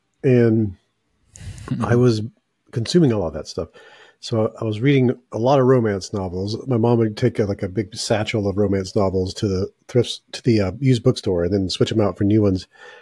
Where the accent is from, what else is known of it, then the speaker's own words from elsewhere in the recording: Mississippi, United States; I grew up in the Deep South, the United States, southern Mississippi, about an hour north of New Orleans